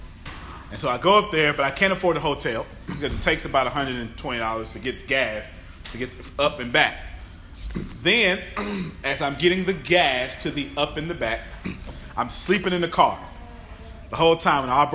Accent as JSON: {"language": "English", "town": "Galveston", "region": "Texas", "country": "United States", "said": "2007, 2008, Hurricane Ike, since I'm from Galveston, Texas, came through"}